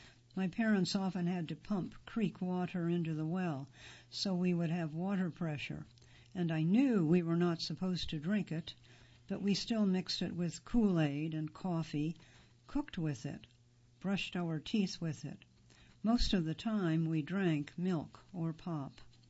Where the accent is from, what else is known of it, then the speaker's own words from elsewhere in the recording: Kentucky, United States; I grew up in Appalachian Eastern Kentucky, where systemic poverty has been a challenge for many decades.